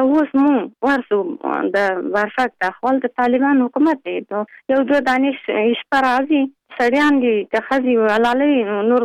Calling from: Pul-e Khumri, Baghlan, Afghanistan; د پلخمری.

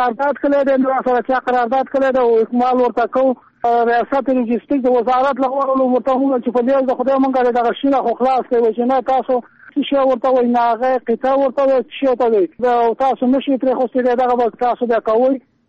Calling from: Kunar, Afghanistan; ما د کونړ نه ټلیفون کړي ده

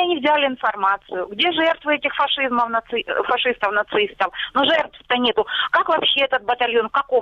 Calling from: Luhansk Oblast, Ukraine; Здравствуйте, Луганщина.

